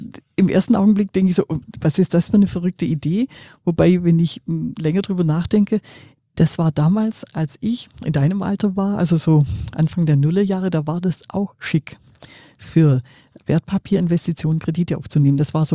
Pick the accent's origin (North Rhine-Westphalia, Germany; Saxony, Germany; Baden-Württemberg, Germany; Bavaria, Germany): Baden-Württemberg, Germany; ich bin ja Schwäbin